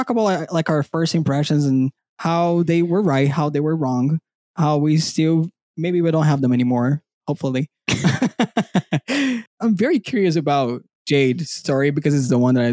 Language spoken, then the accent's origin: English; Rio de Janeiro, Brazil; English is a second language; I usually say Carioca host because I'm from Rio in Brazil. And Carioca literally means that I'm from Rio.